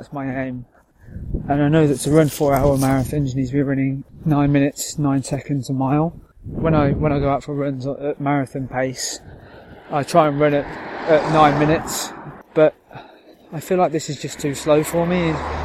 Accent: Birmingham, West Midlands, United Kingdom; I'm from Birmingham in the United Kingdom.

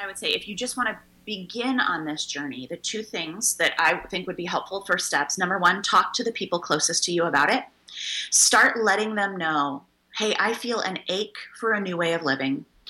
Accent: Chicago, Illinois, United States; Well, you know, growing up in Chicago, all my friends are Catholic. all my best friends from growing up are Catholic.

